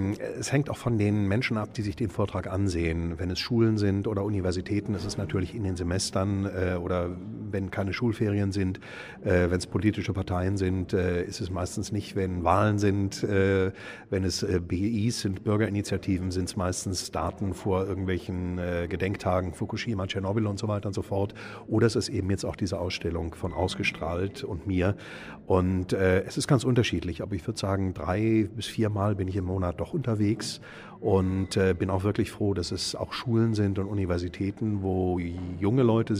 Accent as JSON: {"language": "German", "region": "Lower Saxony", "country": "Germany", "tie": "born or raised there", "said": "ich bin im Wendland aufgewachsen und insofern seit Anfang der 80er Jahre im Atomwiderstand drin."}